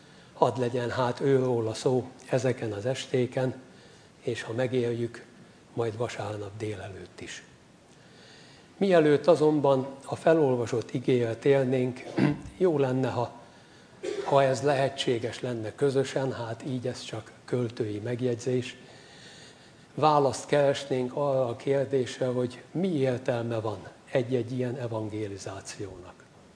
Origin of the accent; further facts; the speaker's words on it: Kecskemét, Bács-Kiskun, Hungary; born there; Kecskeméten születtem, édesapám gyümölcskertész volt